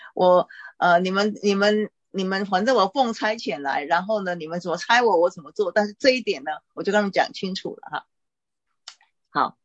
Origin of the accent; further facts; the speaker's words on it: Taiwan; 我们台湾这样的哈、啊，我想应该中国也差不多